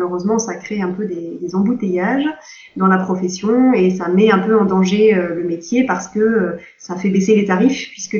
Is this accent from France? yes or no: yes; France; quand on est français, c'est vrai que ça fait partie de notre culture un petit peu.